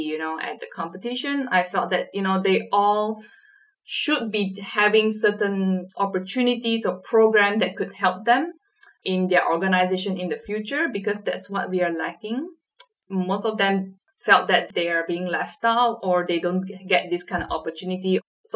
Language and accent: English; Malaysia; I'm from Malaysia.